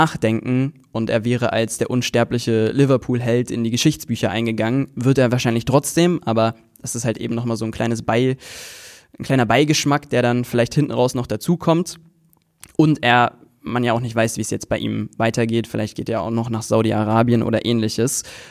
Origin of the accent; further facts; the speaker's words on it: Cologne, North Rhine-Westphalia, Germany; als Kölner nicht ganz so intensiv.